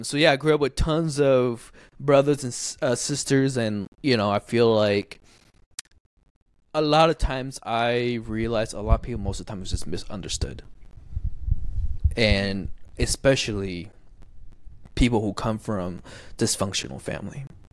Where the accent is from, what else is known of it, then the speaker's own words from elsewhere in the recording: Taiwan; I loved growing up in Taiwan and living in there, and definitely is my favorite place in the world to the places I have traveled so far.